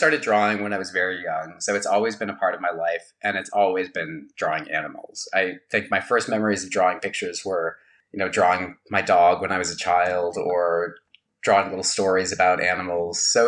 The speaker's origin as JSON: {"language": "English", "region": "New Mexico", "country": "United States", "tie": "born or raised there", "lives_now": "California, United States", "said": "I grew up in New Mexico and I live now in California."}